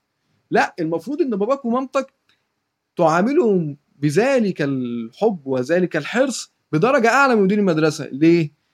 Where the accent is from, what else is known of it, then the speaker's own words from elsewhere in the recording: Egypt; عندنا في مصر ده حرام، ولا تقل لهما أف ولا تنهرهما